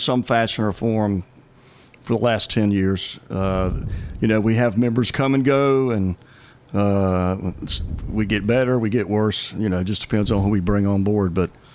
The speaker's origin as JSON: {"language": "English", "region": "North Carolina", "country": "United States", "said": "I'm from West Durham County. I've been working in Hillsboro for 30 more years. Jamie and I live in Orange County. We've been living here over 20 years"}